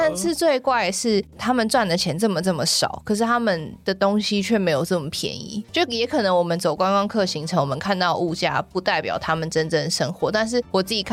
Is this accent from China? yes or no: no; Taiwan; 因为我们是台湾人所以讲给我们听还是怎么样